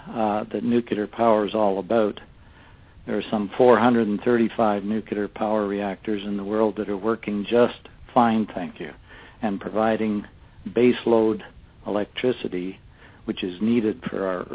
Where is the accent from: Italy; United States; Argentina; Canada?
Canada; At the time, as a Canadian, I was sent from my company